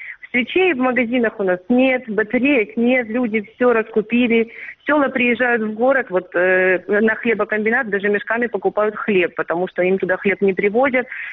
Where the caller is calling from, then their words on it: Dzhankoy, Crimea, Ukraine; Да, здравствуйте, я из Джанкоя.